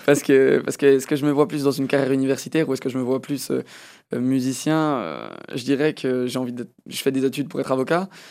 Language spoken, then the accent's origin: French; Canada; first language French; Ma langue maternelle, c'est le français, mais mon papa est canadien. Et du coup, je suis originaire d'un pays qui a le double langage, l'anglais et le français.